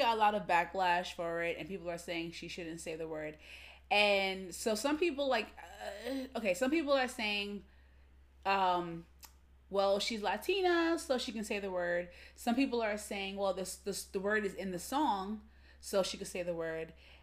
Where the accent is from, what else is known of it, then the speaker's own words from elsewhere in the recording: Hunts Point, New York, United States; when I grew up in Hunts Point, and now there are black people there, but, like, when I was growing up, it was mostly Hispanic neighborhood.